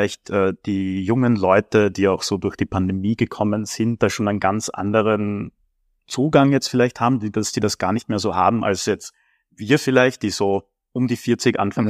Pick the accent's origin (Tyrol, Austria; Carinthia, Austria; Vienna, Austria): Carinthia, Austria; ich bin auch in Kärnten aufgewachsen.